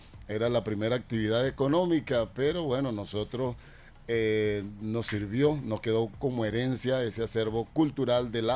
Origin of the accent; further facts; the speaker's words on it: Venezuela; Entonces, Venezuela no partió de ahorita, somos venezolanos y ya.